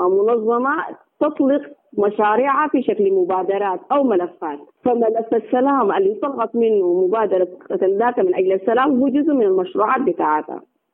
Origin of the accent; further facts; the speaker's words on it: Sudan; الحقيقة أنا بفتخر بها جدا إنه نحن كشعب سوداني ما نزال بخير والحمد لله.